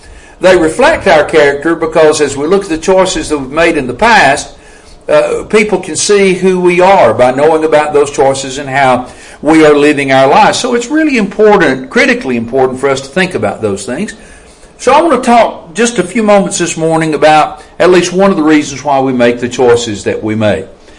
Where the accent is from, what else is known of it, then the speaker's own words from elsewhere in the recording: Coleman, Alabama, United States; I am from Coleman, Alabama.